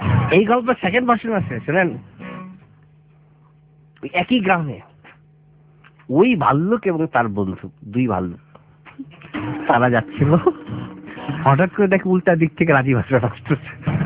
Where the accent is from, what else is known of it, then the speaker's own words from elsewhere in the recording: Dhaka, Dhaka Division, Bangladesh; আমি তো ঢাকার ছেলে, ঢাকায় জন্ম, ঢাকায় বড় হওয়া, ঢাকার বাইরে বলতে আমি গিয়েছি লন্ডন, প্যারিস, হ্যানত্যান, এমন কোন জায়গায়, তো গ্রাম আমার সেভাবে আসলে দেখা হয়নি।